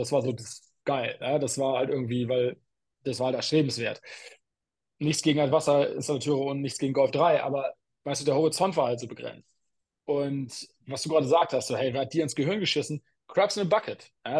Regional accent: Bremen, Germany; Also ich komme aus Bremen ursprünglich, aus nicht so einem netten Stadtteil tatsächlich.

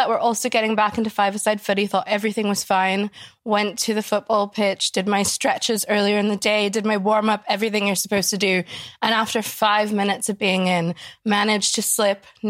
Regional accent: Washington, District of Columbia, United States; moved away as an adult; now in Scotland; the little thing I told you about when we were getting started earlier is that I grew up in Washington, D.C., and my mom was in politics.

